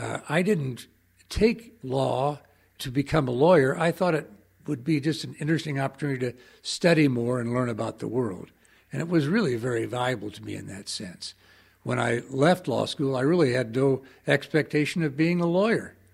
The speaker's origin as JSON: {"language": "English", "town": "Indianapolis", "region": "Indiana", "country": "United States", "tie": "born or raised there", "said": "I grew up in Indianapolis, Indiana. My father was a physician. My mother was a homemaker."}